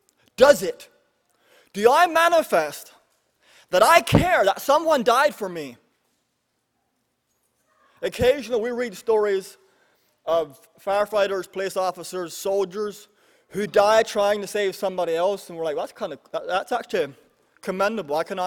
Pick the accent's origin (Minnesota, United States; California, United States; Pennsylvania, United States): Pennsylvania, United States; I was born here in Lancaster County. I was Old Order Amish. I grew up about an hour and a half northwest of here in a fairly dysfunctional Amish family.